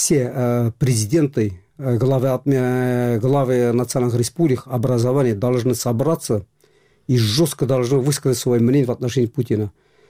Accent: Kazan, Tatarstan, Russia; Вот мы, казанские татары, мы уже не знаем

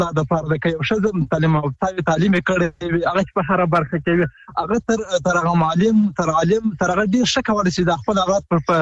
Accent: Helmand, Afghanistan; د هلمند ولایت نه.

